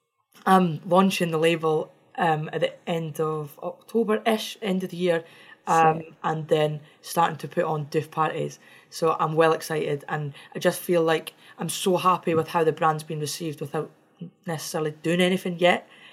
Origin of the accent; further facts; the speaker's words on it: Scotland, United Kingdom; Because I'm Scottish.